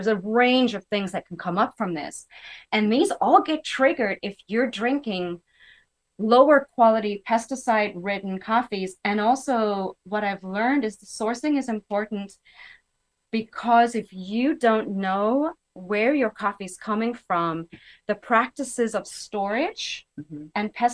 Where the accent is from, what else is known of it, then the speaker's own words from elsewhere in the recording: South Africa; moved away; also born or lived in Asia; Growing up in South Africa, you go to different places, you have different beans.